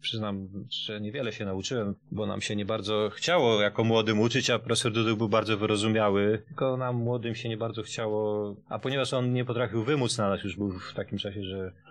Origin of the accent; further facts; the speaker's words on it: Jelenia Góra, Lower Silesian Voivodeship, Poland; Ja się tu urodziłem. Rodzice przyjechali, ja się urodziłem w 64 roku, więc jestem rodowitym jeleniogórzaninem.